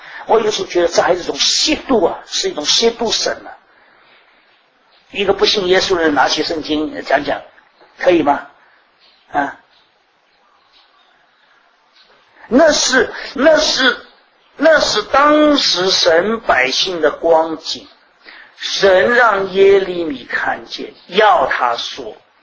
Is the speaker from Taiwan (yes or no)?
no; China; 我们中国人今天讲畜类是骂人的话